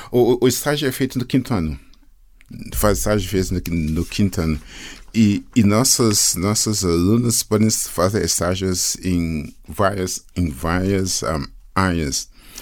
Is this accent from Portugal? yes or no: no; Guyana; Portuguese is a second language; now in Brazil; Eu sou da Guiana, antiga Guiana inglesa, mas estou no Brasil faz uns 30 anos.